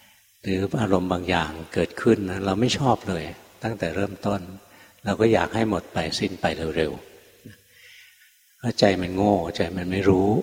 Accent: Nonthaburi, Thailand; also born or lived in Bangkok; ที่จริงอยากบวชกับหลวงพ่อพุทธทาสแต่ท่านอยู่ไกลเราคนเมืองนนท์คนกรุงเทพนะมีวัดที่สอนแบบเดียวกันคือวัดชนประทาน

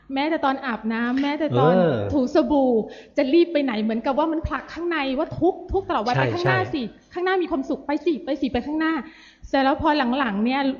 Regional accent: Bangkok, Thailand; อยู่กรุงเทพเนี่ยละค่ะ

